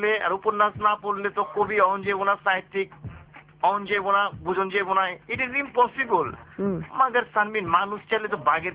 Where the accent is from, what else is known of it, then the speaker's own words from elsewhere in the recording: Dhaka, Dhaka Division, Bangladesh; accent: Dhakaiya; first language Dhakaiya; আমি ঢাকায় ভাষায় কথা বলবার পারি কই শুনে পারে ঢাকায় ভাষায় কথা কইতে আমার ঢাকায় ভাষা আমার মাতৃভাষা